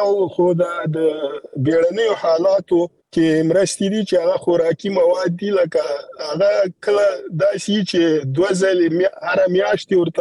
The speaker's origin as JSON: {"language": "Pashto", "country": "Afghanistan", "said": "مونږ خپل افغانان یو او مونږ د وطن د سره ځانګړي مینا لرو"}